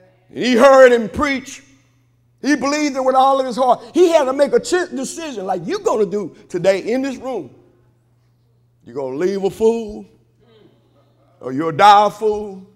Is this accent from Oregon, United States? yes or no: no; Hemphill, Texas, United States; accent: country; I'm from Hemp Hill, Texas, so I know that I country talk, but you get it.